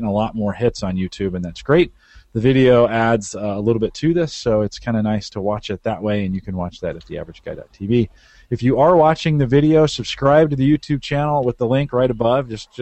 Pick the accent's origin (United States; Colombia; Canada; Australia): Australia; Yeah, Brisbane, Australia. Rennie, thanks for coming on tonight. We're all Australian tonight.